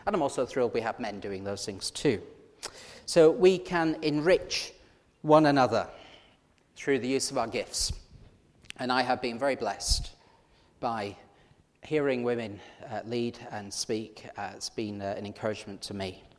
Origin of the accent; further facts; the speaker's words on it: United Kingdom; Because he's American and we're British for a start.